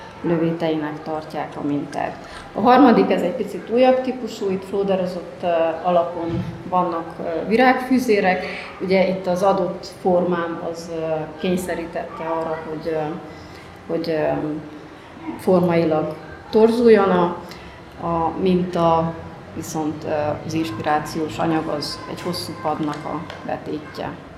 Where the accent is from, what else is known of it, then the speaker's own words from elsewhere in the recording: Agyagfalva, Harghita, Romania; a régi képek, azok a saját képeim, én onnan származok